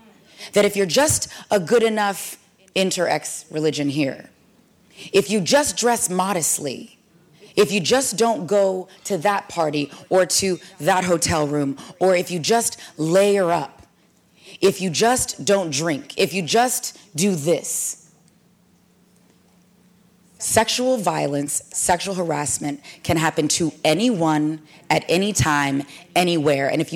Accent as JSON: {"language": "English", "town": "Omaha", "region": "Nebraska", "country": "United States", "tie": "born or raised there", "lives_now": "Pleasanton, United States", "said": "I grew up originally, I'm from Omaha, Nebraska, and my parents got transferred to the Bay Area to a town called Pleasanton."}